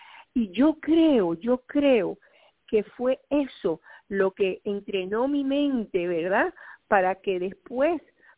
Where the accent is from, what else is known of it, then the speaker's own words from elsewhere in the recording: Cuba; now in United States; tú sabes que yo soy cubana y mi familia emigró de Cuba en el castrocomunismo